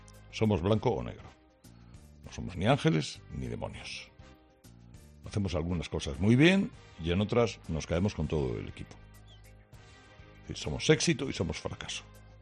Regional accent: Spain; como ciudadano español que soy.

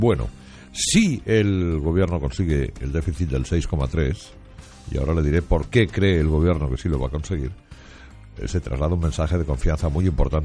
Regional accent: Spain; como los españoles tenemos una pinta de pringar últimamente que nos salimos

